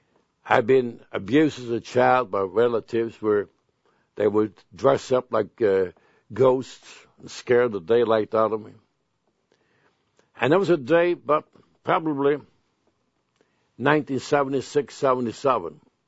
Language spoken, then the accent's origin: English; Sweden; now in United States; When I was growing up in Sweden, and all the way up to I was about left to come into the United States